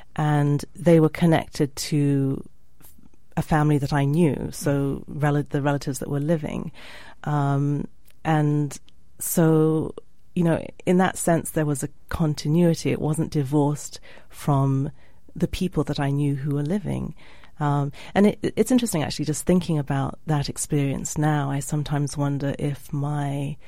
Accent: Jos, Plateau, Nigeria; I grew up in the north of Nigeria in a place called Jos

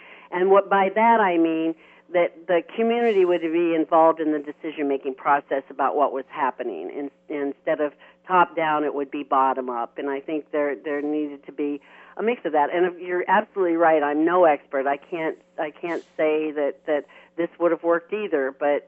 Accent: United States; But in my opinion, and being an American taxpayer, I was looking and evaluating the last 10 years of projects

